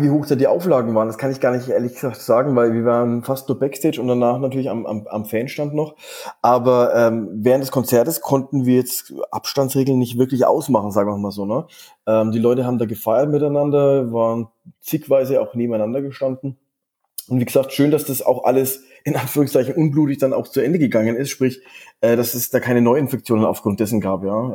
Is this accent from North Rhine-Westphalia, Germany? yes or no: no; Erlangen, Bavaria, Germany; Die kamen ja aus dem Ort, wo ich aufgewachsen bin, aus Erlangen.